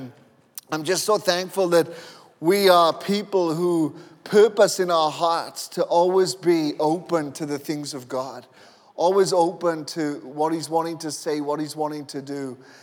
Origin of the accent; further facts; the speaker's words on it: Wales, United Kingdom; I'm Welsh, by the way. I'm not, you know, African-American.